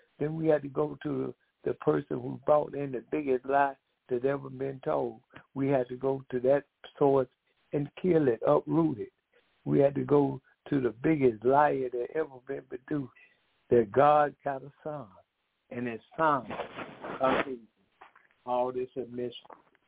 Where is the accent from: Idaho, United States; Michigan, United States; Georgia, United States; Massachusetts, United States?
Georgia, United States; Decatur; I'm from Decatur, Georgia